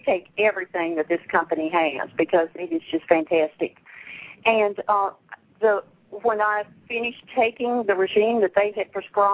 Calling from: Jackson, Mississippi, United States; I'm in close to Jackson, Mississippi.

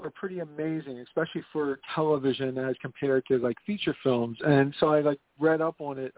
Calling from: Philadelphia, Pennsylvania, United States; Hey, Simon … calling from Philadelphia.

